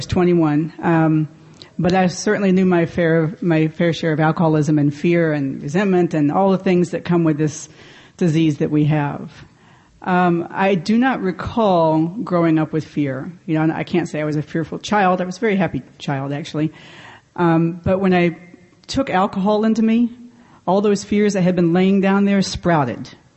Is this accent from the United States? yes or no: yes; Atlanta, Georgia, United States; born there; also born or lived in New York City / Davenport, Iowa; I'm from New York City. Yeah! But I got sober in Davenport, Iowa. Yeah. And I was born right here in Atlanta, Georgia. So I'm back home again.